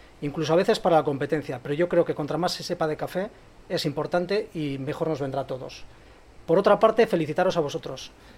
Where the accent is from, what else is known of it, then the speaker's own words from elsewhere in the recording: Bilbao, Basque Country, Spain; que soy de Bilbao, del centro.